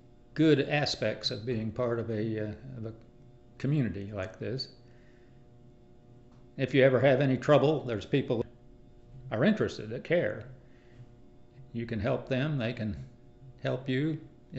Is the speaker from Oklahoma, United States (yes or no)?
yes; Stillwater, Oklahoma, United States; also born or lived in Nebraska / West Lafayette, Indiana; I was born in Nebraska, moved to Indiana, West Lafayette, Purdue University, where my dad had a job when I was four. And then to start the fourth grade, he had another move that brought us to Stillwater.